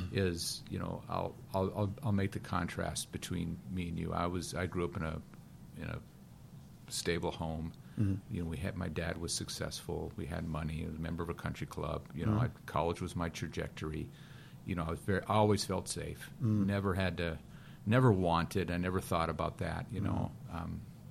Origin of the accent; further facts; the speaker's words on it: Alabama, United States; You know, I grew up in Alabama years ago.